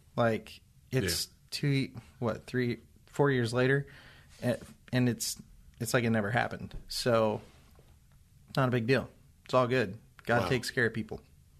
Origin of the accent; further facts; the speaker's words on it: Seymour, Indiana, United States; I grew up in Seymour, Indiana.